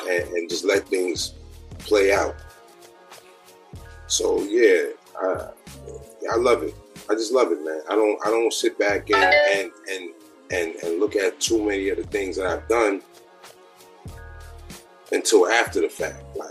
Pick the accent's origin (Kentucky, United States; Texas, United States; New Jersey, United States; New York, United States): New York, United States; New York City; Growing up in New York City is a melting pot for all of that.